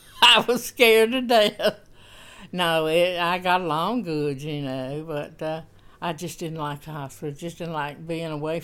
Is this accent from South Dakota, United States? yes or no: no; Efland, North Carolina, United States; Well, I was born in Eflin, lived there all my life, and went to school at Eflin for 11 years, and graduated in 1944